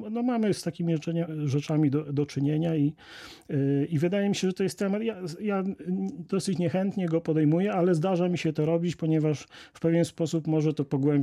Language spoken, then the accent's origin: Polish; Lubycza Królewska, Lublin Voivodeship, Poland; to jest bardzo niedaleko granicy województwa podkarpackiego, moja rodzinna miejscowość Lubycza Królewska.